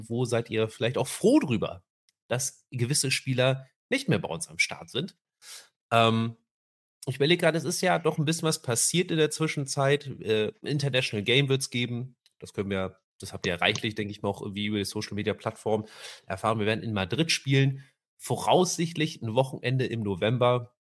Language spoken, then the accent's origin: German; Kiel, Schleswig-Holstein, Germany; auch wenn ich als Kieler momentan sehr viel mitleiden muss mit meinem Fußballclub